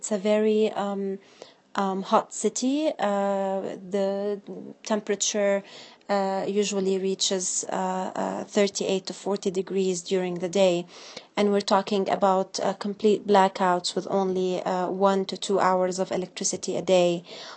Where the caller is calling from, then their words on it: Sanaa, Yemen; I'm speaking from Sana'a, Yemen.